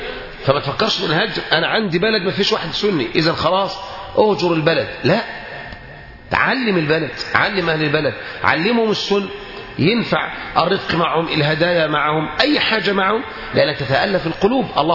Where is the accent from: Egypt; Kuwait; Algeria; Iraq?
Egypt; خصوصا يا أخوان في بلدنا مصر. بلدنا مصر